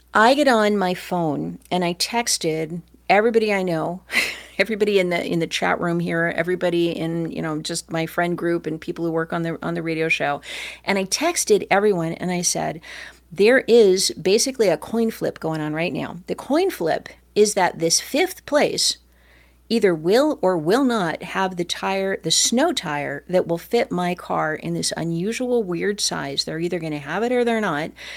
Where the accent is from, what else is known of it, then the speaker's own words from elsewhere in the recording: Michigan, United States; hi there, I'm here from the States. I'm here from Michigan.